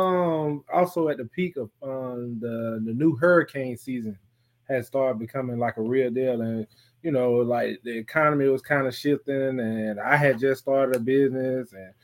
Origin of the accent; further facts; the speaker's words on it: Macon, Georgia, United States; Yeah, I'm from Macon, Georgia.